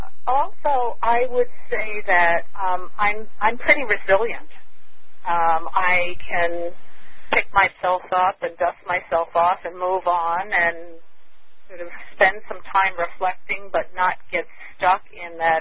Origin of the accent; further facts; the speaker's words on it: California, United States; I'm from the Bay.